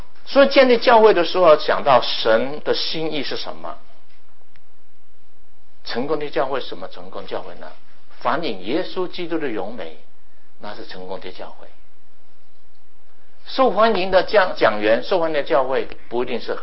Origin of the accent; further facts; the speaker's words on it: Hong Kong; 免得变成我们香港人所建的那个烂尾楼。